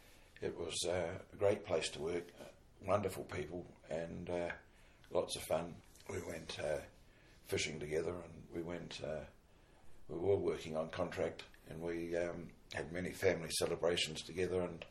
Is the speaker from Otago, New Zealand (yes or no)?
no; Gisborne, New Zealand; also born or lived in Wellington; And they brought me up in Gisborne when I was a...